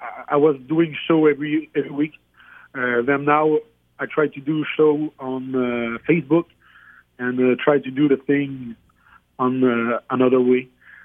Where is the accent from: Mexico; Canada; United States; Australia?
Canada; Quebec; Yeah, I'm from Quebec, in southern Quebec.